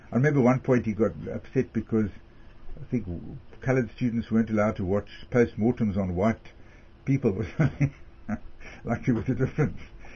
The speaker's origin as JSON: {"language": "English", "town": "Bloemfontein", "region": "Free State", "country": "South Africa", "tie": "born there", "said": "I was born in South Africa, in Bloemfontein, and 1947. My parents were basically Lithuanian Jewish extraction."}